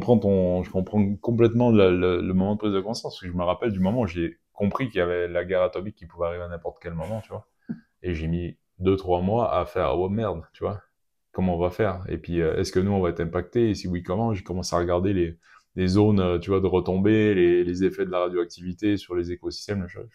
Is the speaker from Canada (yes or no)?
yes; Quebec, Canada; parce que j'ai grandi au Québec pendant la guerre froide